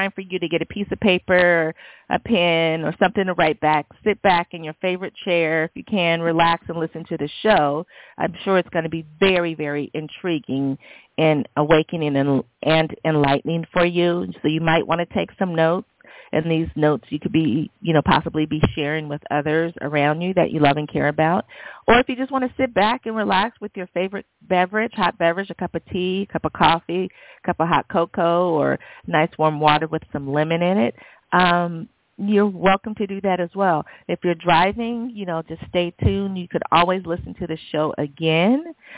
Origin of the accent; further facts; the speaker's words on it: California, United States; And, of course, I'm from the Bay Area